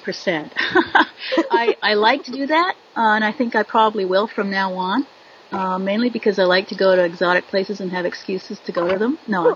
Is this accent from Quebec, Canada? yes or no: yes; Quebec, Canada; now in Vancouver, Canada; I'm originally from Quebec, but I kind of lost my French when I came out here to Vancouver.